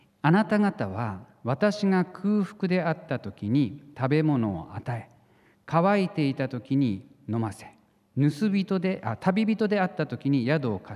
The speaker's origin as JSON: {"language": "Japanese", "region": "Ibaraki", "country": "Japan", "said": "私も茨城県出身、もう根っからの茨城県人なんですけれども"}